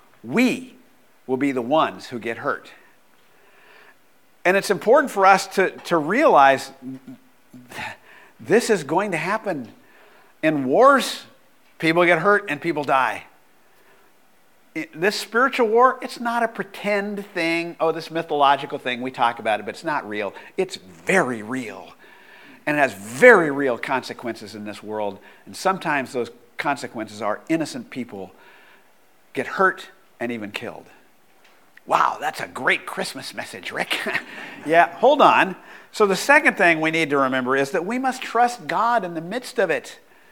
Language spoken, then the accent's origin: English; Bakersfield, California, United States; she was from my hometown of Bakersfield